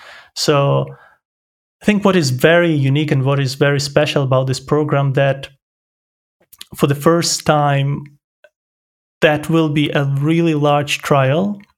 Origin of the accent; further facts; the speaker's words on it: Ukraine; also born or lived in Poland; now in Germany; I grew up in Ukraine, then moved to Poland, studied biotechnology there. I'm currently in Germany where I did my PhD